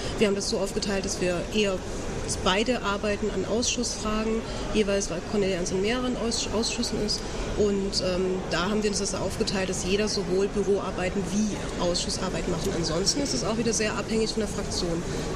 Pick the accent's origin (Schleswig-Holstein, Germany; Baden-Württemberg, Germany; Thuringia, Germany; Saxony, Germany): Saxony, Germany; Das ist kein Problem, ich bin ja selber Sächsin.